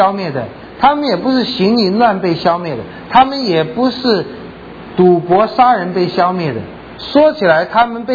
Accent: China; 我们中国人说万恶淫为首

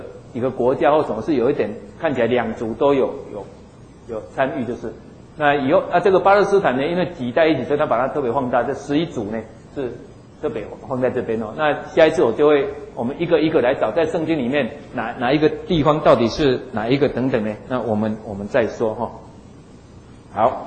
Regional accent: Taiwan; 那这个其实华人不是也这样吗？我们台湾人不是也这样吗？

